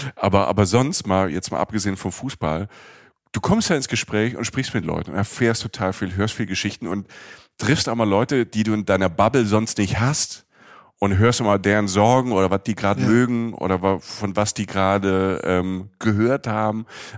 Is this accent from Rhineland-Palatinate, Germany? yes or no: yes; Rhineland-Palatinate, Germany; Ich komme ja aus dem Süden, ich bin ja aus der Pfalz, aus dem Südwesten Deutschlands, nach Köln und dann nach Nordrhein-Westfalen gekommen.